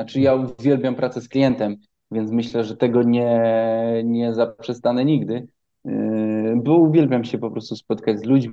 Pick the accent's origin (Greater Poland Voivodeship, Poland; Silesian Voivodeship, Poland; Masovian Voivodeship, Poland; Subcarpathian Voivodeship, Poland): Silesian Voivodeship, Poland; No, ja akurat jestem ze Śląska